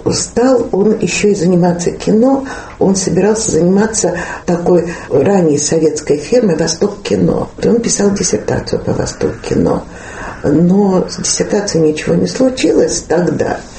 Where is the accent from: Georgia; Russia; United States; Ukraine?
Georgia; Tbilisi; я сама не из Москвы, я и из Тбилиси.